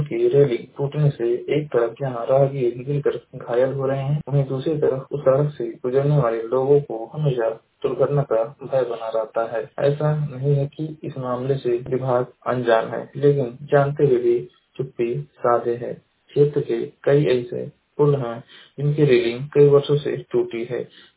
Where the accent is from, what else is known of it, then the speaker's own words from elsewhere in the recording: Maharajganj, Uttar Pradesh, India; मैं जिला महाराजगंज का निवासी हूँ।